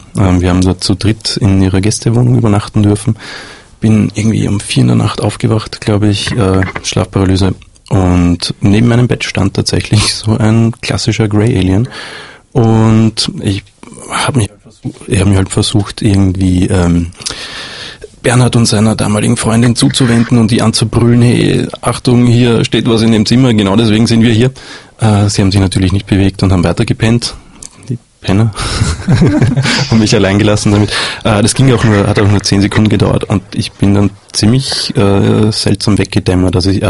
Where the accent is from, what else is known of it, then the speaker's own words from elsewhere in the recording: Vienna, Austria; wie man als Wiener sagt.